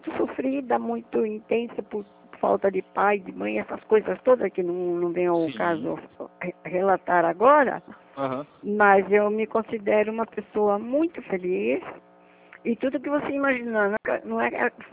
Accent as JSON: {"language": "Portuguese", "region": "São Paulo", "country": "Brazil", "said": "Sim, eu sou da capital de São Paulo."}